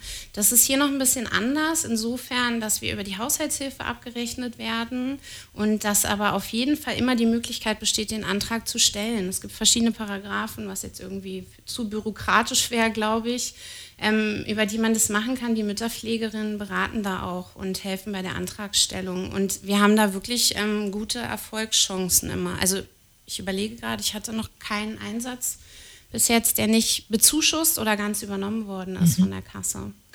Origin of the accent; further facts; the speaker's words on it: Berlin, Germany; moved away as an adult; now in Potsdam, Germany; Also ich komme aus Berlin und bin hierher gezogen vor einigen Jahren